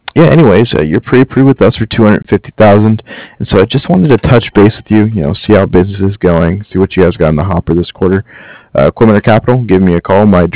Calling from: Cardiff, Wales, United Kingdom; I'm calling from Cardiff. That's C-A-R-D-I-F-F, as in Frank, Frank.

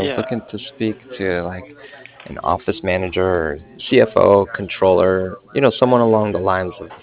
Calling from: Cardiff, Wales, United Kingdom; I'm calling from Cardiff.

